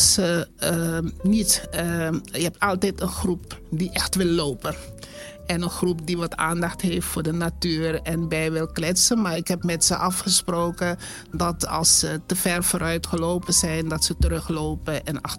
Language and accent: Dutch; Suriname; Ik ben in Suriname opgegroeid. Dus heel veel van die plantjes die ken ik niet.